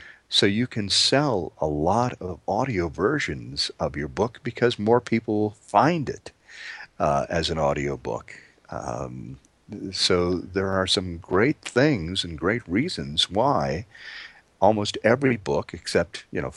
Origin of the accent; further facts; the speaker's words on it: Midwest, United States; I'm from the Midwest, so I naturally talk a little slowly. But I lived in New York for a while, so I know how they talk